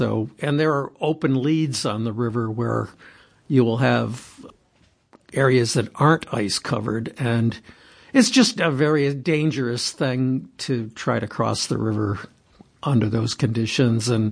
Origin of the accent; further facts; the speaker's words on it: Traverse City, Michigan, United States; I grew up in Traverse City in the northwest part of the Lower Peninsula on the west side of the state. So we had a lot of lake effect snow there.